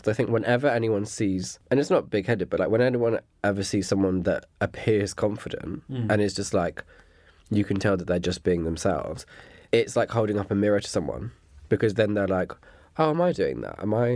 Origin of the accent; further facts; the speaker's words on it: South West England, United Kingdom; I think it was because I'm originally from Dorset.